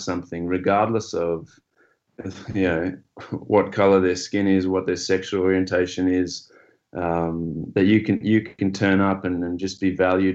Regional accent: Zimbabwe; now in Australia; I guess looking back now, I was incredibly privileged, relatively. You know, we farmed.

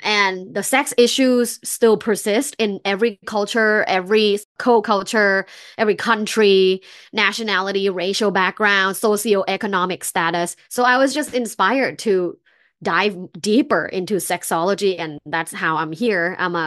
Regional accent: Bangkok, Thailand; English is a second language; I'm originally from Bangkok, Thailand. I grew up in a very sexually conservative culture.

